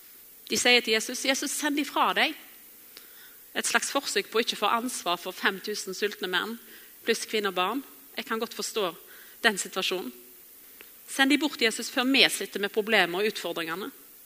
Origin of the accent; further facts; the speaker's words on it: Bømlo, Vestland, Norway; det var i 3. klassen på Mosta skole, hjemme på Bømlo.